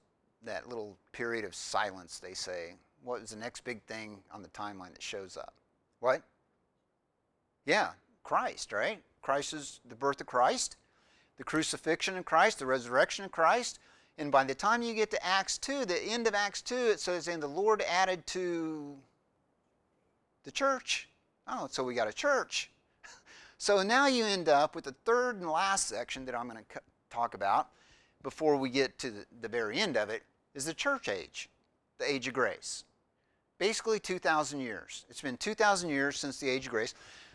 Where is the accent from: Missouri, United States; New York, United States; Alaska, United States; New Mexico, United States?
Missouri, United States; also born or lived in Illinois / Jacksonville; I was born in Illinois. I grew up in Missouri. So I talk pretty slow, being from Missouri. But I did spend some time in Florida